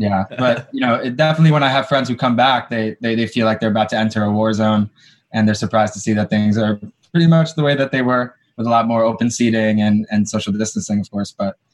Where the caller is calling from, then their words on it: New York, United States; Yes, New York, West Village. Hell of a time to be in New York.